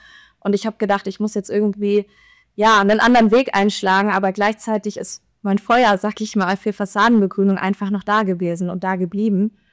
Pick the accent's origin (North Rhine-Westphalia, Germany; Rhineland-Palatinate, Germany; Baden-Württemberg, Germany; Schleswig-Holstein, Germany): Schleswig-Holstein, Germany; Kiel; weil ich komme ja aus Norddeutschland, aus Kiel.